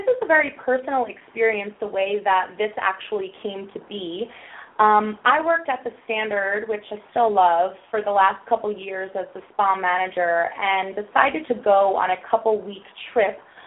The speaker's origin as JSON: {"language": "English", "town": "Long Island", "region": "New York", "country": "United States", "lives_now": "Miami, United States", "said": "I'm actually from Long Island, New York, and I moved here a couple of years ago."}